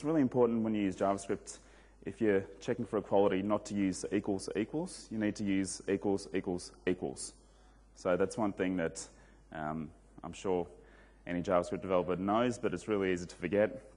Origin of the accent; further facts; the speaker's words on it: Melbourne, Victoria, Australia; I'm from Melbourne, so a lot of the Melbourne community is using CoffeeScript.